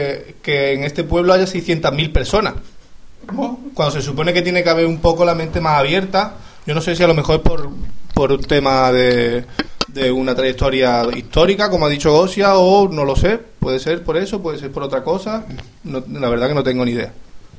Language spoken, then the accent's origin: Spanish; Málaga, Andalusia, Spain; Yo soy de Málaga.